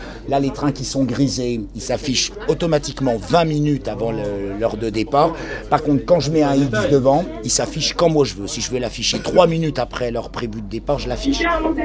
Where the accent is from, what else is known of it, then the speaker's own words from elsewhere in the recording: Bourgogne-Franche-Comté, France; Je suis originaire du Jura.